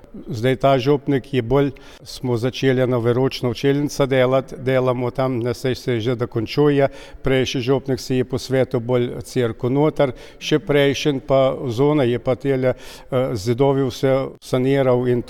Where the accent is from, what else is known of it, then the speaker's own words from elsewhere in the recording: Draga, Southeast Slovenia, Slovenia; accent: Šentrupert dialect; jaz sem se rodil tudi tukaj v Dragi pri Šentrupertu in ne sem nikamor šel naprej v šolo, osnovno šolo sem obiskal tle v Šentrupertu in govorimo samo vsaj jaz in še ostali drugi po šentrupersko.